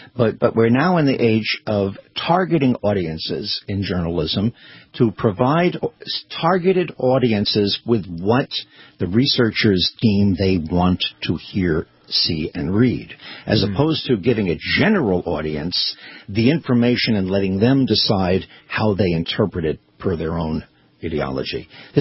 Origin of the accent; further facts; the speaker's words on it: Brooklyn, New York, United States; Well, I'm from Brooklyn.